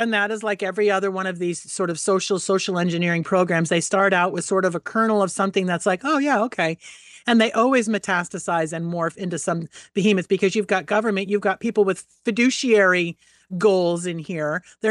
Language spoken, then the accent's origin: English; New England, United States; also born or lived in New Jersey; I grew up in New England and in Jersey area.